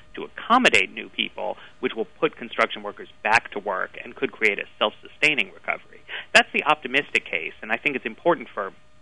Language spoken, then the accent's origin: English; New York, United States; I grew up in Greenwich Village downtown in the 80s, and it was relatively affordable then.